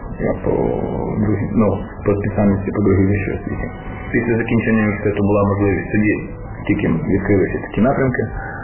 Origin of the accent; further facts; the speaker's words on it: Kalynivka, Vinnytsia Oblast, Ukraine; born there; Народився я, згідно паспортних даних, в місті Вінниці, а в дійсності в місті, на той час це було СМТ Калині.